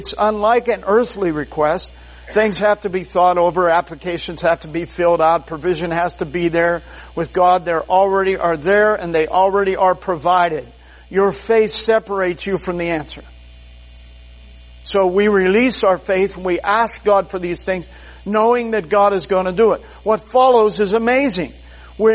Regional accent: Pennsylvania, United States; Pennsylvania is my home state.

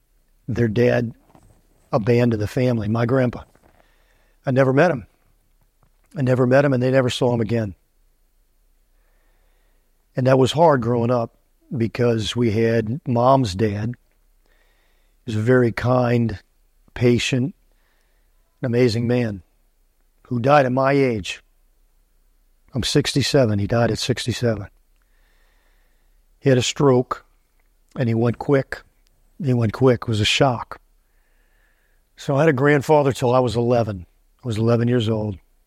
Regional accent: New Orleans, Louisiana, United States; as a kid growing up in New Orleans, we had no basements.

